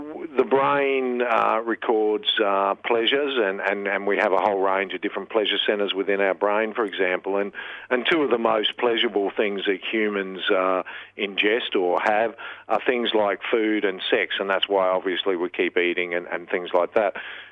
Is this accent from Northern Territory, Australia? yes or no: yes; Darwin, Northern Territory, Australia; I grew up in Darwin, and at that time it still is a relatively small town.